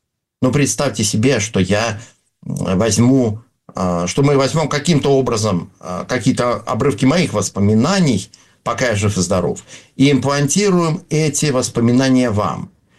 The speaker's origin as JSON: {"language": "Russian", "town": "Severomorsk", "region": "Murmansk Oblast", "country": "Russia", "tie": "born or raised there", "said": "Потому что я вырос в Североморске, там зимой северное сияние."}